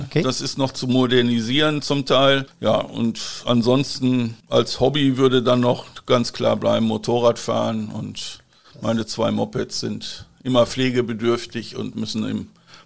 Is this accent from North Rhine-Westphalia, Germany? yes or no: yes; Moers, North Rhine-Westphalia, Germany; born there; now in Dortmund, Germany; Meine Geburtsstadt ist Mörs am Niederrhein, das liegt auf der anderen Rheinseite von Duisburg.